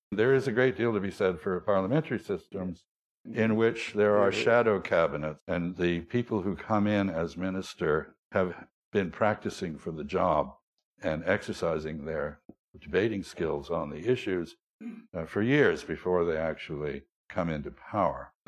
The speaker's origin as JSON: {"language": "English", "region": "Rhode Island", "country": "United States", "said": "I'm from Rhode Island, and you know, I've always thought we had a war with Massachusetts in the 17th century."}